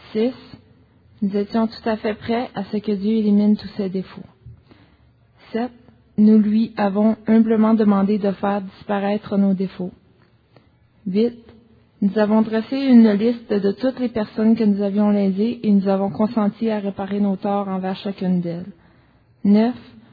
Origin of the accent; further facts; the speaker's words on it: New Brunswick, Canada; now in Montreal, Canada; je suis une alcoolique. J'habite à Montréal depuis 5 ans, mais je suis native du Nouveau-Brunswick.